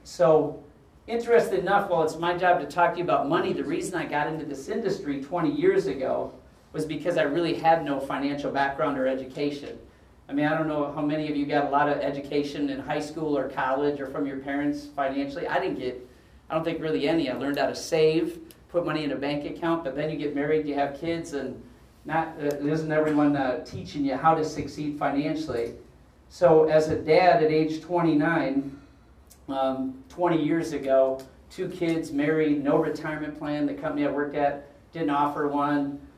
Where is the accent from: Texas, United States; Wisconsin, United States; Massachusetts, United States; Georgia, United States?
Wisconsin, United States; McFarland; So I'll start with I'm from McFarland, Wisconsin. Anyone know where McFarland is? All right, it's a little suburb on the southeast corner of Madison.